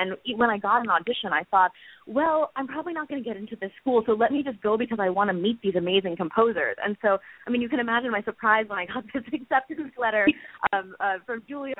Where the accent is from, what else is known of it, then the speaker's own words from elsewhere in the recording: Los Angeles, California, United States; also born or lived in East Coast, United States; So I grew up in Los Angeles, and actually I'm back in Los Angeles now, but I for a long time I actually lived on the East Coast.